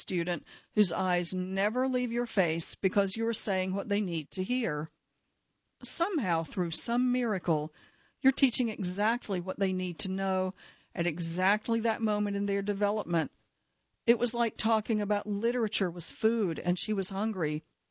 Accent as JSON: {"language": "English", "town": "Nashville", "region": "Tennessee", "country": "United States", "tie": "born or raised there", "said": "because I grew up in Nashville, too, and went to a different girls' school."}